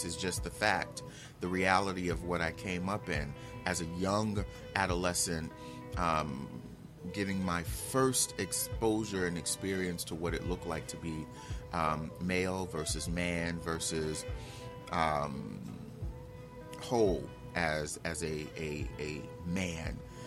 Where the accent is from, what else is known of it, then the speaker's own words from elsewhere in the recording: Newark, New Jersey, United States; because we understood, especially where I grew up in Newark, that a fag was not a man.